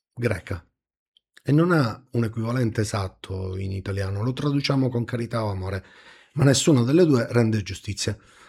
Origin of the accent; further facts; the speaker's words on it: Calabria, Italy; in Calabria, la mia terra, sono 46.